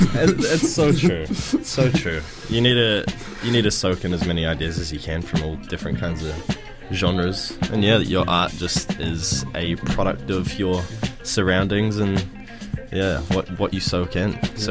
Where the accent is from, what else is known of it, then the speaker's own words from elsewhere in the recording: Dunedin, Otago, New Zealand; we grew up in Dunedin, we're surrounded by the most pristine nature that you could possibly see